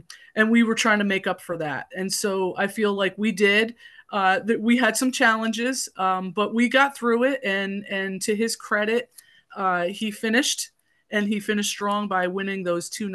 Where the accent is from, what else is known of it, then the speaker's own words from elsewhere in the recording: New York, United States; now in Pennsylvania, United States; I came all the way from New York to come to Penn State and I've never left.